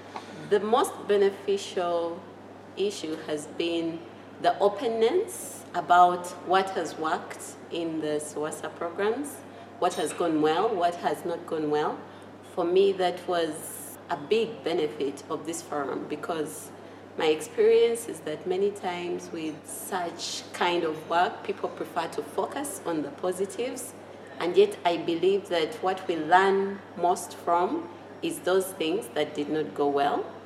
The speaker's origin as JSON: {"language": "English", "country": "Uganda", "said": "I'm from Uganda"}